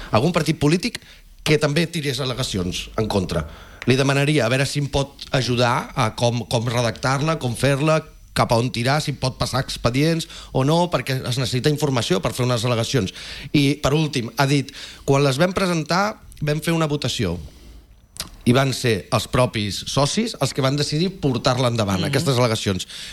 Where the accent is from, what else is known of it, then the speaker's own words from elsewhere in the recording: Calella, Catalonia, Spain; Jo sóc un ciutadà de Calella